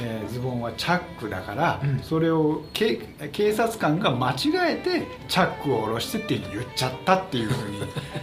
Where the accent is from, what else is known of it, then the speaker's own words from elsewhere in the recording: Kansai, Japan; いやいや、私関西出身で